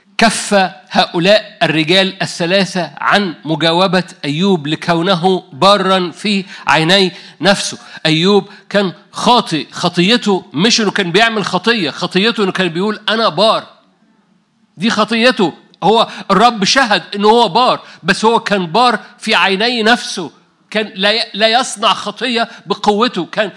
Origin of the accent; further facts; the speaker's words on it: Upper Egypt, Egypt; مش عارف ليه قلبت صعيدي، بس أنا صعيدي.